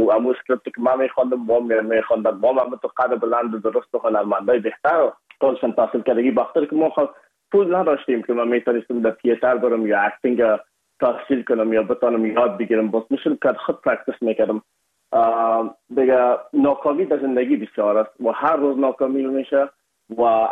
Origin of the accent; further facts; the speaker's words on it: Afghanistan; ما از افغانستان هستیم یکم اک لحجی و فرق داشت